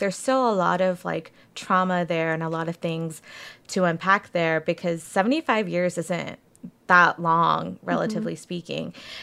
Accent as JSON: {"language": "English", "region": "Texas", "country": "United States", "tie": "born or raised there", "said": "and I certainly did not hear about it growing up in Texas, where we have a different spin on what history means."}